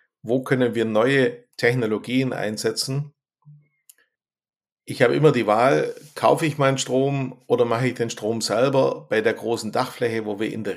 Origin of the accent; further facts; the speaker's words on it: Baden-Württemberg, Germany; ich bin ein Schwabe, bei uns ist eigentlich Scheißwetter.